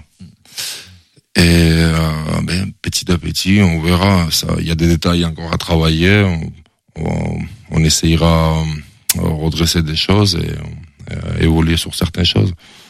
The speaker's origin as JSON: {"language": "French", "country": "Georgia", "tie": "born or raised there", "second_language": "French", "lives_now": "France", "said": "je suis resté 12 mois chez moi, en Géorgie, je retrouvais mes amis avec qui je suis grandi."}